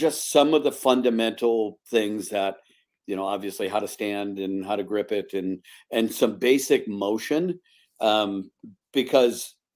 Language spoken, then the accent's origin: English; Wisconsin, United States; I do remember I grew up in Wisconsin, not far from you.